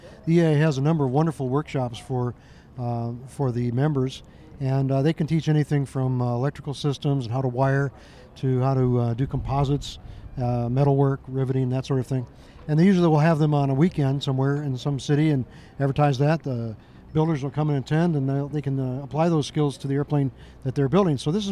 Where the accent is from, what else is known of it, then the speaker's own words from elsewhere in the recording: Florida, United States; I used to live here. This is my hometown.